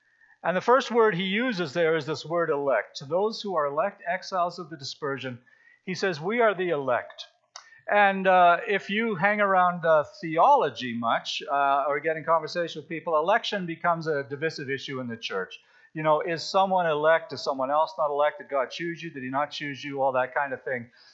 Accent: Canada; I'm Canadian, you know, I'm from here.

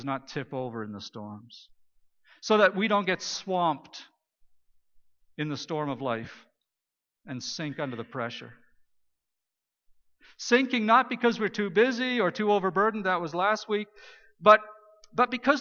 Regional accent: Saskatchewan, Canada; And I'm a boy from Saskatchewan, right?

